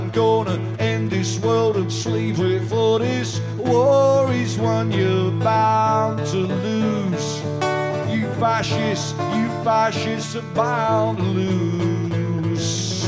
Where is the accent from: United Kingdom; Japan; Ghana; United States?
United Kingdom; England; I'm from England.